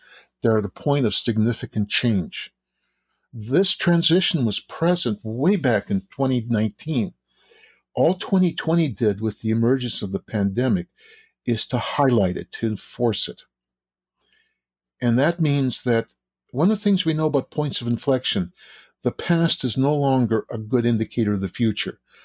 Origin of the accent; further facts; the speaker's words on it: Canada; I'm originally from Canada